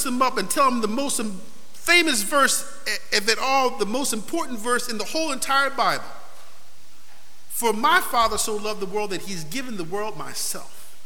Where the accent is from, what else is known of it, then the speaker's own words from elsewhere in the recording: Rochester, United States; We had a fireplace in our house, still in the house I grew up in Rochester.